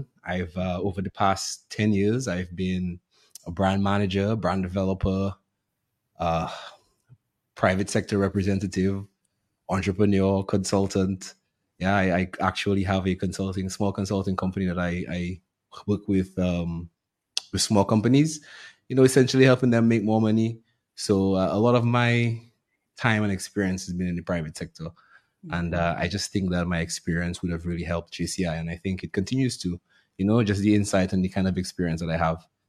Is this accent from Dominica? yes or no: yes; Roseau, Saint George, Dominica; now in Stockfarm, Dominica; But I live in Stockfarm at the moment. Yeah, but right. I'm born and raised in Roseau, Elmore Street.